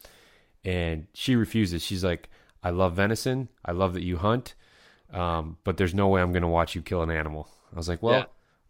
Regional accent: Michigan, United States; You know, you're from Pennsylvania, I'm from Michigan

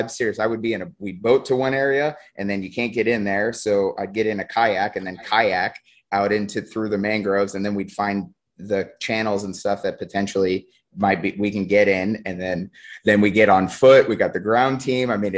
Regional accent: Colorado, United States; people from, like, we're from Colorado.

